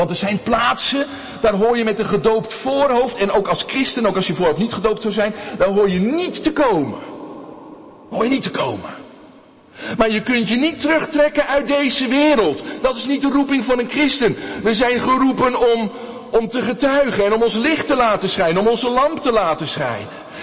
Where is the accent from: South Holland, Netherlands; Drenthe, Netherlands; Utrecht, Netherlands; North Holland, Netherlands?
North Holland, Netherlands; Amsterdam; Ik ben geboren in Amsterdam. En ik groeide op aan de rand van die stad.